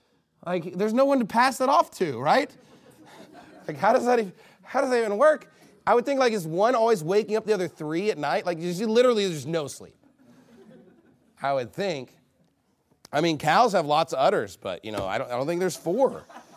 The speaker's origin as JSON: {"language": "English", "region": "New York", "country": "United States", "tie": "born there", "said": "I was born in New York, but I chose Texas, okay? All right? I'm a Yankee. I'm from the Union. I'm from the North, but I chose the South"}